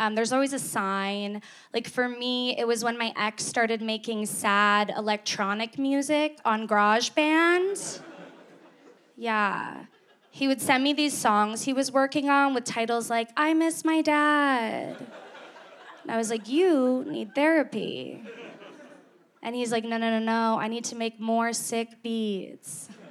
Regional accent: Canada; I was mistaken for American a lot while I was there, which as a Canadian is like never a compliment, you know?

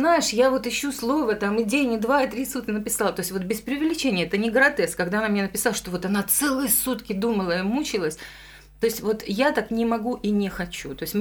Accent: Ukraine; вот я украинка, да, тем более сейчас вот я пристегнула еще мамину фамилию

